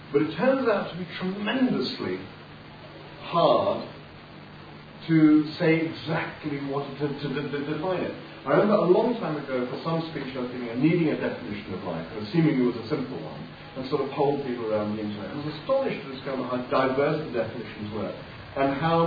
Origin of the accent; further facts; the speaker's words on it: Cambridge, East of England, United Kingdom; born there; I was born in Cambridge in 1952.